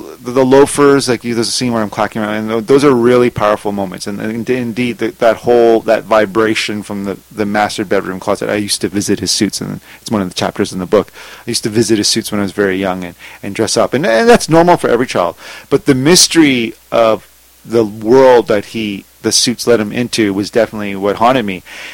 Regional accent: Montreal, Quebec, Canada; also born or lived in Vancouver; So we came from Montreal, and when my father divorced, he came out to Vancouver, and then I followed him

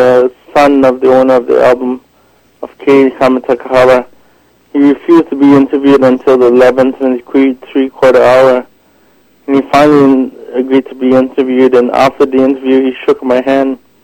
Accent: Singapore; I'm from Singapore

